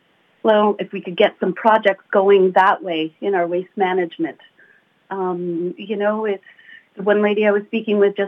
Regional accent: Quebec, Canada; now in Bryson, Canada; I'm almost 3 years here. I grew up in, born and raised in Chartres, so I'm definitely a Pontiac girl, and in Bryson for about 3 years.

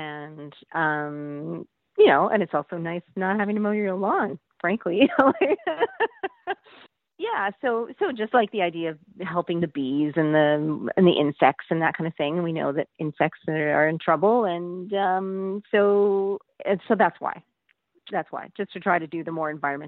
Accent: Calgary, Alberta, Canada; when I grew up in Calgary, there was a lot, I suppose, like across Canada

